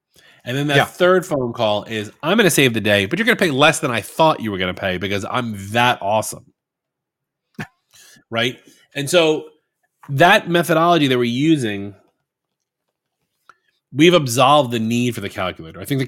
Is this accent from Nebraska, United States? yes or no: no; New York, United States; Like, we've talked about the fact that I'm from New York. I like mentioning it a lot. Like, I'm a New Yorker through and through.